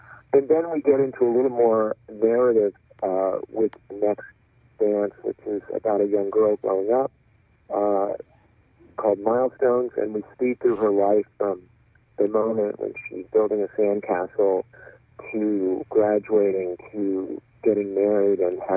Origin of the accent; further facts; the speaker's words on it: Texas, United States; I'm from Texas originally, so I had a lot of fun just thinking about imagery from the Old West